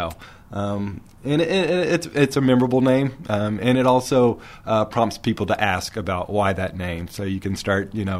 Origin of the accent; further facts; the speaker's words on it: San Antonio, Texas, United States; Yeah, I grew up here in San Antonio, born right here at Santa Rosa Medical Center, and went to Roosevelt High School, and so, yeah, and then off to UT, and so, yes, I've pretty much been a Texas boy my whole life